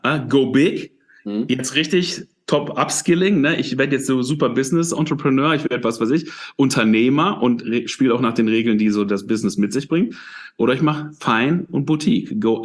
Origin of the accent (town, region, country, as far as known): Dinslaken, North Rhine-Westphalia, Germany; born or raised there; also born or lived in Mülheim an der Ruhr